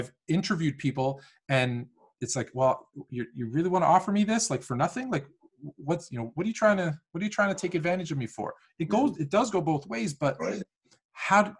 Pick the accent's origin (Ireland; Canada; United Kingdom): Canada; Toronto, Ontario; also born or lived in West Virginia / Arizona / California / Colorado; I grew up here in Toronto, but I went to university in West Virginia.